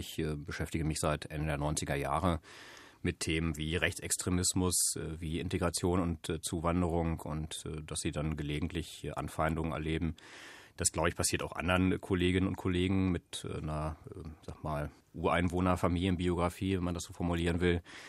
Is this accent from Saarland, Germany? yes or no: no; Hanover, Lower Saxony, Germany; Ich komme aus Hannover und aus dem Kreis Nienburg, ganz genau genommen. Ein bisschen weiter weg von Hannover, aber eine schöne Ecke.